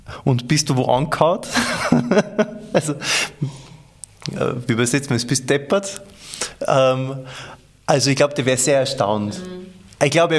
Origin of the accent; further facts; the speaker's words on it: Upper Austria, Austria; ich komme aus dem Oberösterreich, so aus dem Land, im Sauwald nennen wir die Gegend. Glansdorf, 2000 Einwohner, wo es in der Zeit, wie ich aufgewachsen bin, wirklich so war, dass eh nur quasi jeder katholisch war.